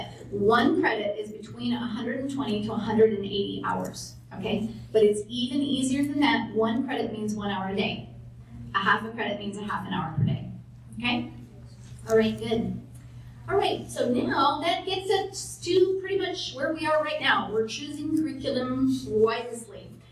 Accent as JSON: {"language": "English", "region": "Washington", "country": "United States", "said": "I'm from Washington."}